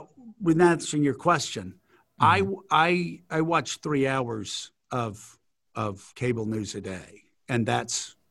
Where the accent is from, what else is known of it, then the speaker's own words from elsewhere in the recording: United States; There have been so many ways that the last 4 years have been heartbreaking for me as an American